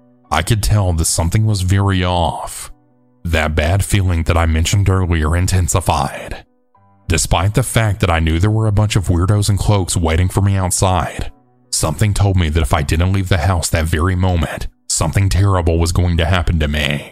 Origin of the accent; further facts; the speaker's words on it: Mexico; I'm originally from Mexico